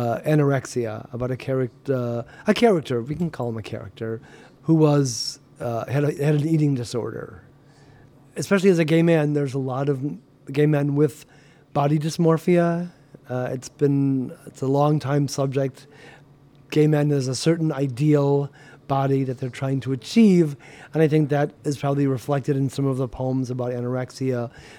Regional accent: Chicago, Illinois, United States; You know, growing up in Chicago and then moving to the suburbs, I was still a shapeless blob.

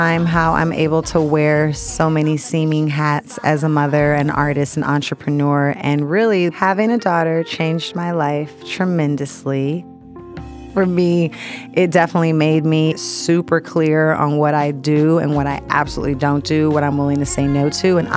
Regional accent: Oakland, California, United States; also born or lived in Richmond, Virginia; I am a child of the South, I was born in Richmond, Virginia, so that black church element is there, but my parents raised me in Oakland, California.

